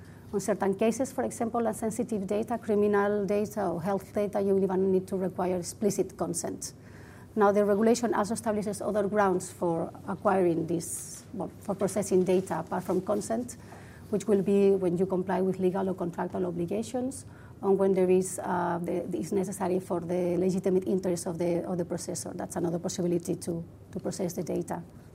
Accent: Spain; English is a second language; now in Brussels, Belgium; You might guess from my accent, I'm Spanish. I live in Brussels.

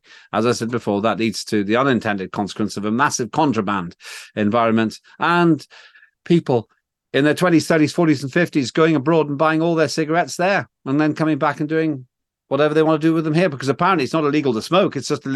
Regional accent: Belfast, Northern Ireland, United Kingdom; when I grew up in Belfast, which was the regional capital there.

